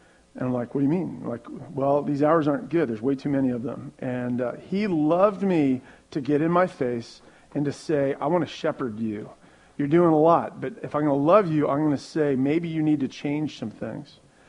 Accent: Herndon, Virginia, United States; And I grew up in Old Herndon. I grew up on Alabama Drive, if you know Herndon. That's where I grew up.

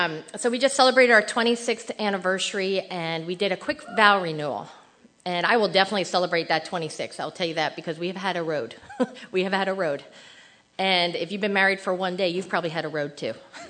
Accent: New Jersey, United States; because I'm from Jersey and we know how to roll

